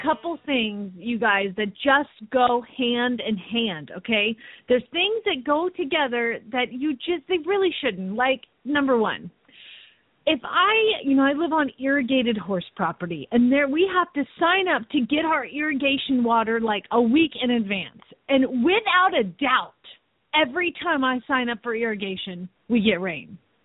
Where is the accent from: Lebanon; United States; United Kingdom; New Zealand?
United States; Phoenix, Arizona; from Phoenix, Arizona